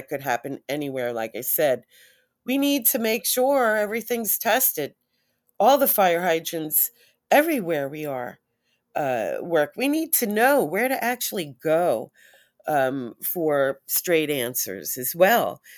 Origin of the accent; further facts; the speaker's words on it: New York, United States; also born or lived in Maui; I'm originally from New York. So when I moved to Maui, during Onipa'a, I took a Hawaiian language at Kapi'olani Community College.